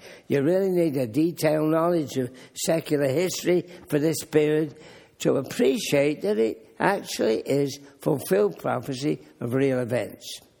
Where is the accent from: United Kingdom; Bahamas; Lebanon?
United Kingdom; I grew up in Britain in the Second World War. I was just young.